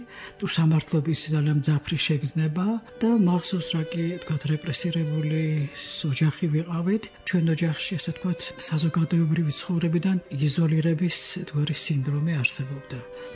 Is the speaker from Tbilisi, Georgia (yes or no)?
yes; Tbilisi, Georgia; მე გავიზარდე პედაპირ ამ ბაჯანიშვილის თეატრის ატმოსფეროში